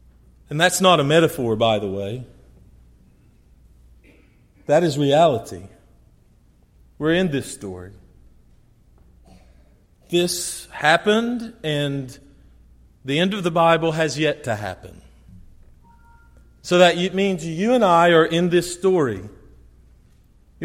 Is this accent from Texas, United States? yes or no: no; Kentucky, United States; A lady named Kim Davis in my home state of Kentucky decided that she would not issue marriage licenses